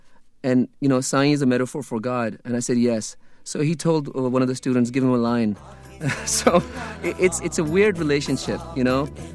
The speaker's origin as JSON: {"language": "English", "region": "New York", "country": "United States", "tie": "born or raised there", "said": "And I looked at my life growing up in Rockland County, New York, where I was in a garage band with Jewish kids, with Christian kids, and there was never, you know, we didn't live in the caves."}